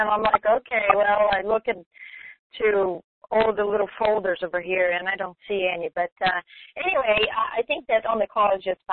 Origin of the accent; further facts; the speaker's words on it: Brazil; English is a second language; There's a little bit of an accent. I'm originally from Brazil.